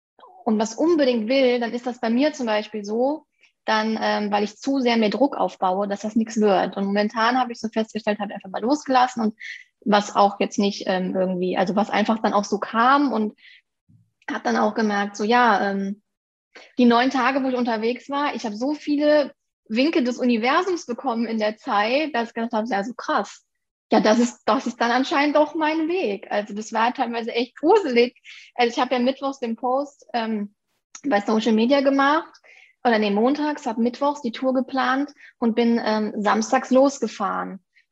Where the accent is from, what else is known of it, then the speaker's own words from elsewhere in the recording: Aachen, North Rhine-Westphalia, Germany; bin 29 Jahre alt, komme aus den schönen Aachen